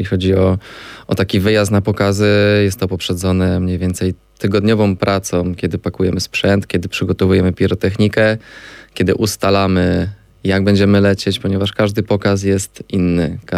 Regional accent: Kraków, Lesser Poland, Poland; Jesteśmy z Krakowa, jesteśmy z okolic Krakowa i latamy również w okolicach Krakowa

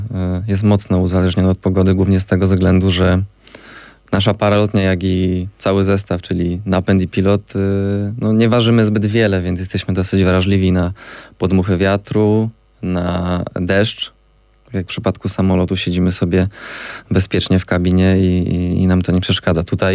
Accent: Kraków, Lesser Poland, Poland; Jesteśmy z Krakowa, jesteśmy z okolic Krakowa i latamy również w okolicach Krakowa

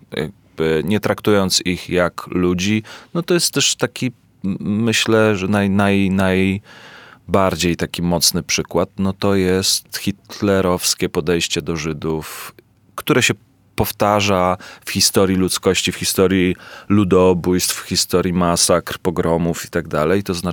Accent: Kielce, Świętokrzyskie Voivodeship, Poland; Bo jestem Polakiem i jestem z Kielc, jedno i drugie.

